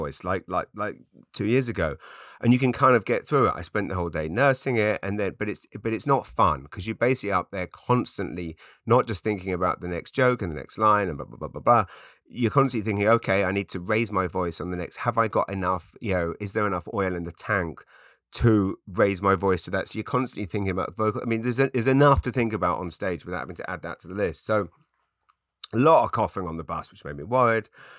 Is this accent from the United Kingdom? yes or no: yes; England, United Kingdom; moved away; hi, I'm an English comedian. I left England.